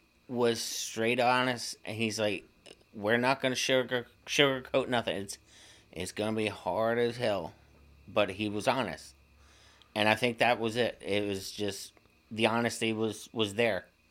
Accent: Elko, Nevada, United States; born or raised there

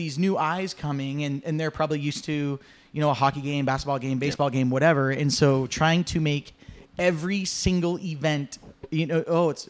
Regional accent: Everett, Washington, United States; also born or lived in Marysville / Lynnwood; The amount of people, I'm from Everett. I'm from Marysville, Linwood, you know

